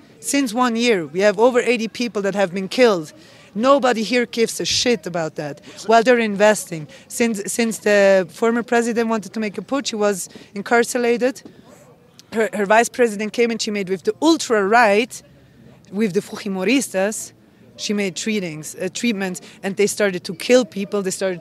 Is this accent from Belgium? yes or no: no; Switzerland; also born or lived in Peru; I'm not just Swiss, so I...